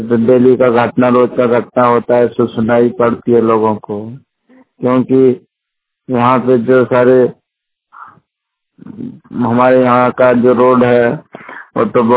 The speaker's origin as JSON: {"language": "Hindi", "town": "Lopi", "region": "Jharkhand", "country": "India", "said": "ग्राम post लोपी थाना बेनौर जिला गिरिडीह का रहने वाला हूँ।"}